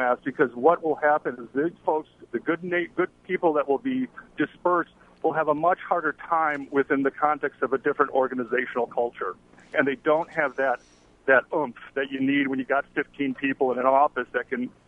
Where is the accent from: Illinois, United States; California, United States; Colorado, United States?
Illinois, United States; Homewood; I grew up in the South Side, Homewood